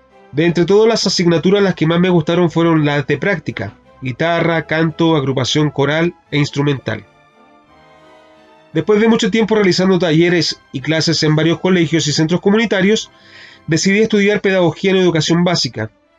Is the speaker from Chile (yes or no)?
yes; Santiago, Santiago Metropolitan, Chile; Soy originario de Santiago, soy el segundo de tres hermanos, el primero en tener estudios formales de artes musicales.